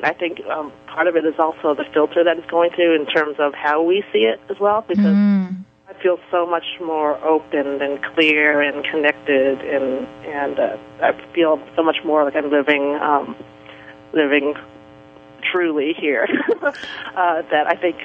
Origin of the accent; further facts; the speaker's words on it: Toronto, Ontario, Canada; now in Hawaii, United States; Growing up in Toronto, Toronto was a very, very earth-friendly city, and there were a lot of parks and a lot of bike trails and a lot of nature surrounding us.